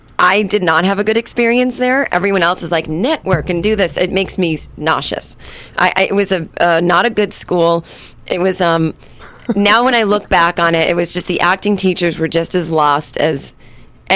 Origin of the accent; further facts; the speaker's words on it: Boston, Massachusetts, United States; I'm actually from Boston originally, or from the suburbs of Boston.